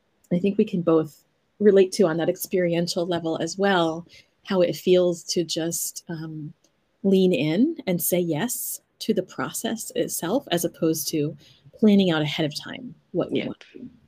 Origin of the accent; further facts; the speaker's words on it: United States; now in Japan; at least for me as an American in Japan